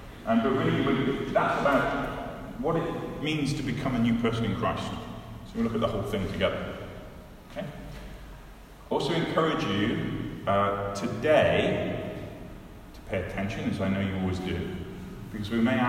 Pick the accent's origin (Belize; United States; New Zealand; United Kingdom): United Kingdom; But we're British, aren't we?